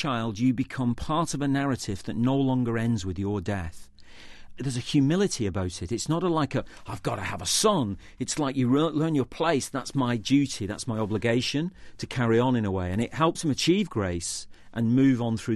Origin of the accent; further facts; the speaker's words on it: Manchester, North West England, United Kingdom; I'm from Manchester, an industrial city in the northwest of England